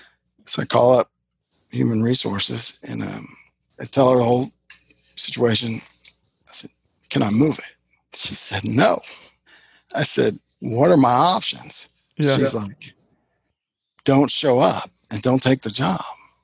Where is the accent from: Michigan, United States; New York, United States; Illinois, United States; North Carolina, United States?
New York, United States; Buffalo; now in Ohio, United States; Literally, I never lived in Ohio before. I'm from Buffalo, but had gone to the Football Hall of Fame, which is in Canton, which is close.